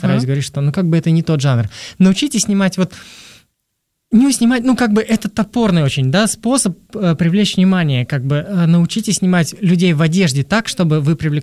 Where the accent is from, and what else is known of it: Saint Petersburg, Russia; now in Moscow, Russia